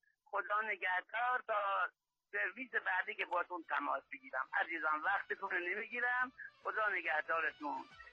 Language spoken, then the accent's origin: Persian; Borujerd, Lorestan, Iran; بنده بچه بروجرد هستم، … که بیشتر سالها رو در اهواز کار می‌کردم،